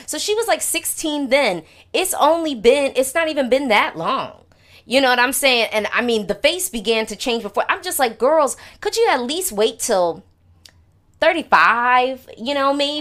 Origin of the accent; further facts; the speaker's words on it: United States; as an American, and oh, I should say an American woman